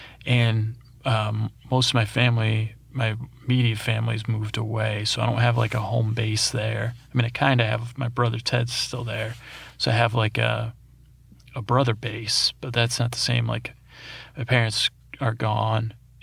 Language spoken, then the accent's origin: English; Syracuse, New York, United States; I grew up in Syracuse, New York. Most of you, some of you know that, some of you don't.